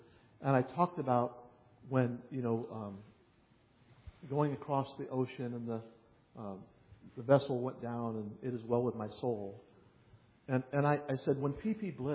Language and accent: English; Ohio, United States; I'd never been in a church like this before. I was growing up in Ohio.